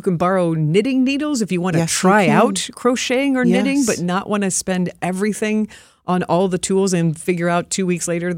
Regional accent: the South, United States; I feel like I grew up in the South, so I don't want to impose on somebody.

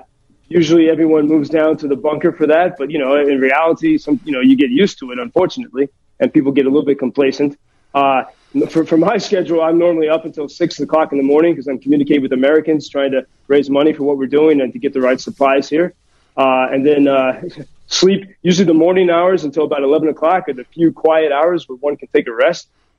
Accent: Ireland; I'm Irish, and my family's from County Kerry

